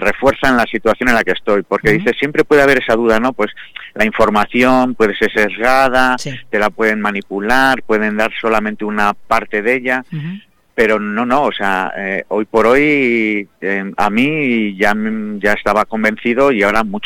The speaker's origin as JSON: {"language": "Spanish", "country": "Spain", "said": "somos europeos, somos españoles"}